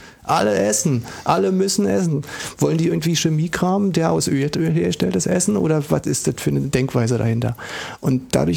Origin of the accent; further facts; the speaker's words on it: East Berlin, Berlin, Germany; Bei uns im Osten, also in der DDR und ganz besonders in Ost-Berlin, war es deshalb entspannt